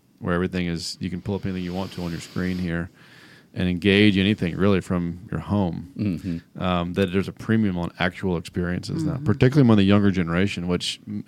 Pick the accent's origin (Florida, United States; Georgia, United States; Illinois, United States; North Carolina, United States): Georgia, United States; Atlanta; growing up in Atlanta, you had to pick one as soon as you knew what you were talking about, and that's who you are.